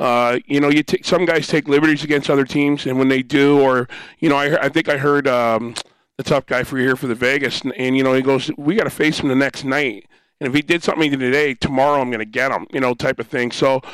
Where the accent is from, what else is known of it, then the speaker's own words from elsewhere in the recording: Windsor, Ontario, Canada; also born or lived in Toronto; I was born in Toronto, grew up in Windsor, Ontario, played mostly all my hockey in Canada until I was 18 years old